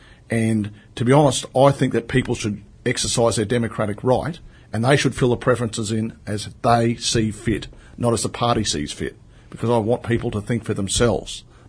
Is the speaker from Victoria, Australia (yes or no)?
no; Kallangur, Queensland, Australia; I'm just an everyday Aussie, like most other people. I was born and bred in Kallanga.